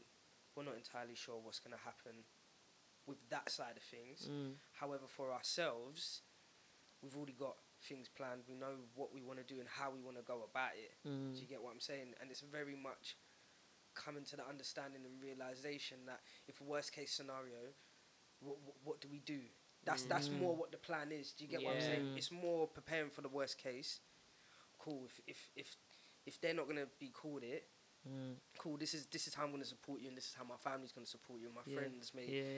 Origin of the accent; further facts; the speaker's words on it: Jamaica; And I'm Jamaican.